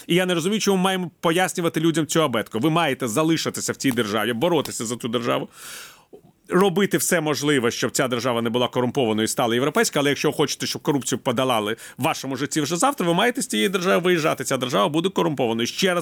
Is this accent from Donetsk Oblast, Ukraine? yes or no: no; Kyiv, Ukraine; А ви звідки? Я кажу, я з Києва.